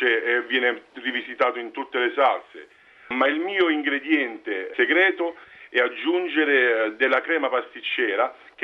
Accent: Campania, Italy; paccheri di Gragnano, rispettando quello che è la mia terra

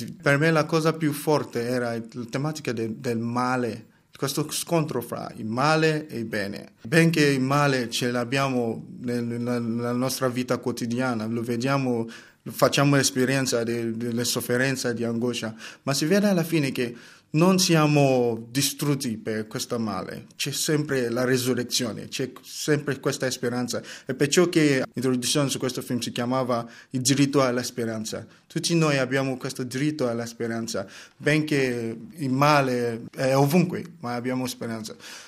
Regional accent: Lagos, Nigeria; Italian is a second language; now in Italy; Sì, sono della Nigeria, sono nato a Lagos.

